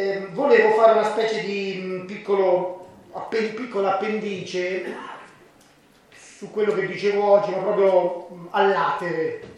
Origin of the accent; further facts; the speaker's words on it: Fermo, Marche, Italy; also born or lived in Rome; now in Assisi, Italy; dal 90 al 2004 sono stato a Roma, io sono marchigiano di Fermo, ho studiato a Roma